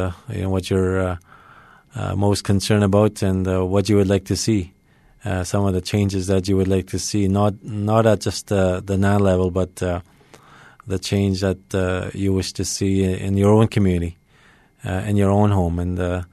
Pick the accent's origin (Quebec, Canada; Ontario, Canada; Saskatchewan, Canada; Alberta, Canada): Ontario, Canada; Muskrat Dam; I'm from Muskrat Dam, First Nation, a small community. It's right on the Severn River, and that's where I was raised, growing up.